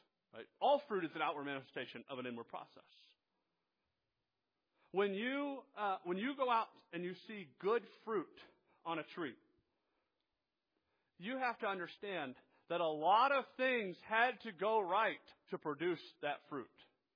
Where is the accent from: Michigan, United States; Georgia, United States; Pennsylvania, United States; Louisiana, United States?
Georgia, United States; I do know growing up in Georgia, we had a peach tree because it's Georgia